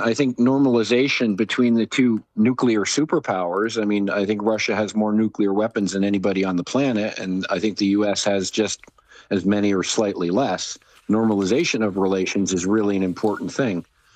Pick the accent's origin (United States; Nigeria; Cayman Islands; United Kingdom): United Kingdom; Now, quite frankly, I'm also British, by the way.